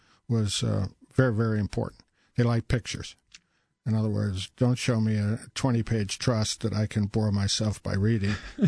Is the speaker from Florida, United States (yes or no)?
no; Massachusetts, United States; also born or lived in Baltimore; No, I was from Massachusetts originally, and then moved to Baltimore, and then was up there for some time, and then now I'm down here.